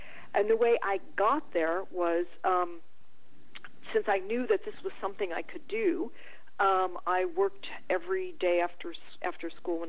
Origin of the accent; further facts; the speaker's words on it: Detroit, Michigan, United States; I grew up in Detroit, and the motto on the Indiana license plates back then was Wander, which I took as excellent advice for anyone raised in the region: grow up and leave.